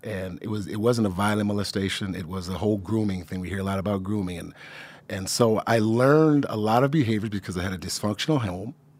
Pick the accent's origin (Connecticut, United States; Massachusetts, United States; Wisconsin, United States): Wisconsin, United States; Milwaukee; been to Milwaukee, I'm from Milwaukee, Wisconsin